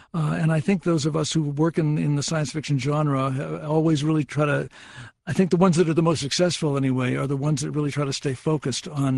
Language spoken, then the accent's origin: English; Arkansas, United States; born there; I was born in Arkansas, so we're nearby there.